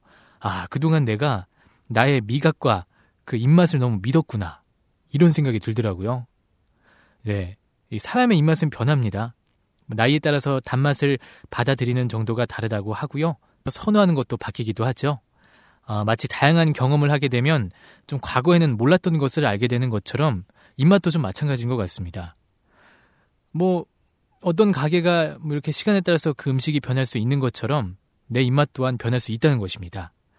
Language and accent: Korean; Seoul, South Korea; 저는 따뜻한 서울남자